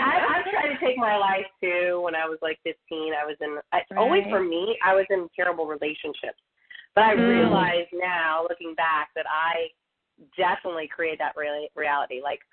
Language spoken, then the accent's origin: English; Saudi Arabia; born and raised in Saudi Arabia.